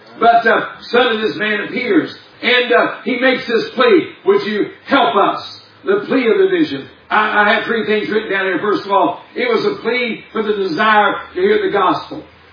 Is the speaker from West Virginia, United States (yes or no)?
yes; West Virginia, United States; I'm from West Virginia. We follow both sides of Mason Dixon.